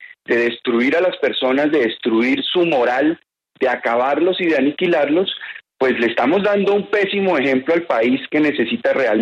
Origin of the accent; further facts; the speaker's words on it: Colombia; Eso es lo que nosotros vamos a escoger como colombianos para la presidencia de la República.